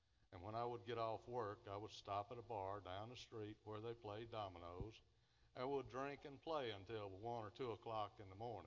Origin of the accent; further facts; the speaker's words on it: Mount Zion, Mississippi, United States; born there; I was born in Johns County, Mississippi, in a little community about 2 miles west of Ellisville called Mount Zion. I came from a broken home.